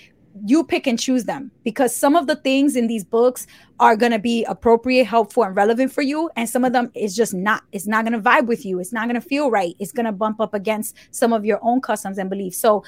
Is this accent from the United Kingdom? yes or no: no; New York City, New York, United States; So my book is kind of a combination of stories of my upbringing and growing up in New York City